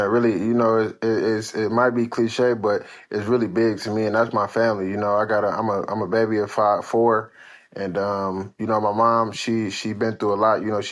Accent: Michigan, United States; He went to Michigan and, you know, I'm from Michigan.

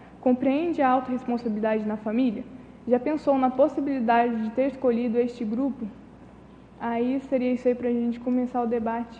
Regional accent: Conceição dos Ouros, Minas Gerais, Brazil; also born or lived in São Bento do Sapucaí; now in Foz do Iguaçu, Brazil; eu sou natural ali, eu nasci em São Bento do Sapucaí, mas minha vida inteira nasci, não nasci não, né? Cresci em Conceição dos Ouros

